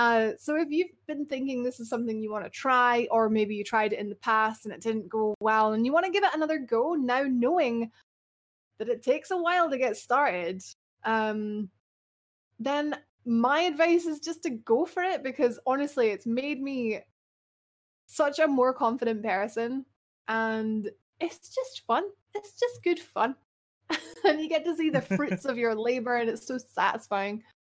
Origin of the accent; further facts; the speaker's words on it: Scotland, United Kingdom; I am Scottish. A lot of people like my voice, which is cool.